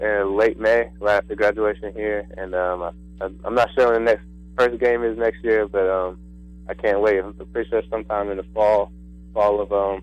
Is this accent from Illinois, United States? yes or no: yes; Chicago, Illinois, United States; I'm from Chicago, Illinois.